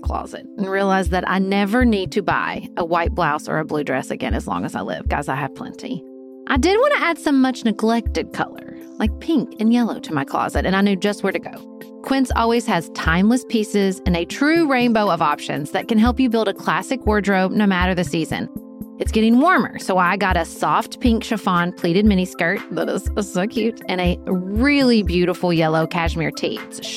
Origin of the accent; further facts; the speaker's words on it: Paducah, Kentucky, United States; Like, yes, I'm from Paducah. We all know that. You know, 8th generation Kentuckian. But I did spend every summer of my youth in California